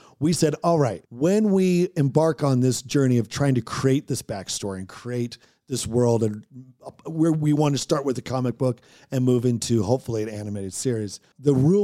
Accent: Oregon, United States; We were also, we grew up in Oregon and we were big into winter sports

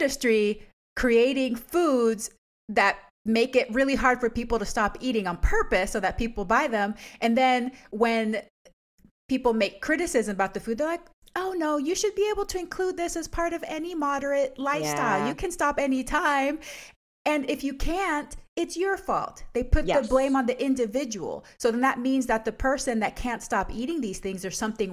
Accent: United States; because we're also American, right?

